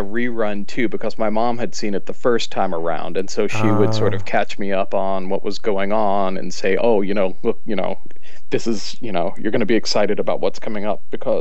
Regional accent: Hawaii, United States; when I was growing up in Hawaii, we had about two or three independent stations that had some really awesome programmers

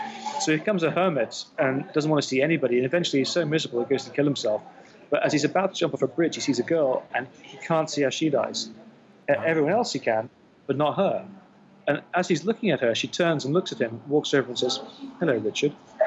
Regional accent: Saudi Arabia; I grew up in Saudi Arabia. My parents were working out there.

